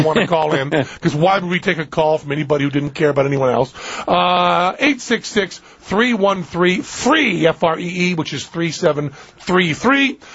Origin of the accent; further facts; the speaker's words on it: New England, United States; I'm from New England, So I don't like being touched. I really don't like being touched.